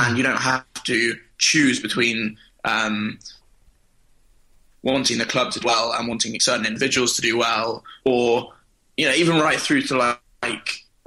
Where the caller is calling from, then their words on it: New York, United States; I'm calling from New York.